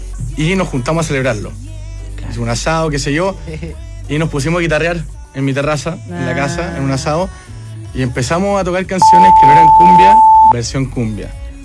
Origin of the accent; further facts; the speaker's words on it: Viña del Mar, Valparaíso, Chile; No, somos de Viña.